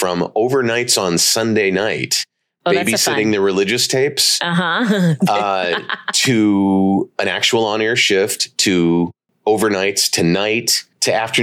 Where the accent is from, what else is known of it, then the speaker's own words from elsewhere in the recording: Cleveland, Ohio, United States; Cleveland, Ohio. Ah. Grew up in Cleveland.